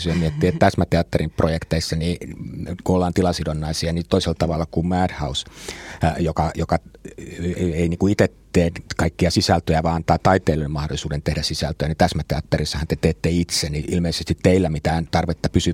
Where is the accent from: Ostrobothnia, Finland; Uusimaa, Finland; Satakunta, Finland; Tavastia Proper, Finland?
Uusimaa, Finland; Helsinki; mä itse olen Itä-Helsingistä